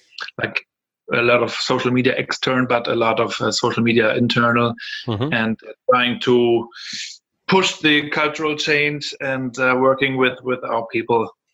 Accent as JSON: {"language": "English", "town": "Rostock", "region": "Mecklenburg-Vorpommern", "country": "Germany", "tie": "born or raised there", "second_language": "English", "said": "Yes, I'm 38 years old. I'm from Rostock here. Was raised here at the Baltic Sea."}